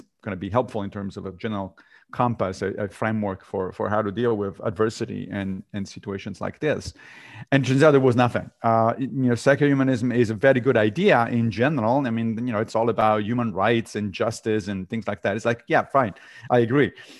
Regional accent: Rome, Lazio, Italy; I grew up Catholic because I grew up in Rome, in Italy. But I left the church when I was a teenager

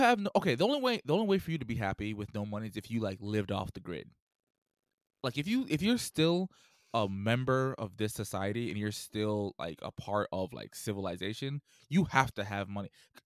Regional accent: Jamaica; I'm Jamaican, so I have a lot of family who works in the hospital.

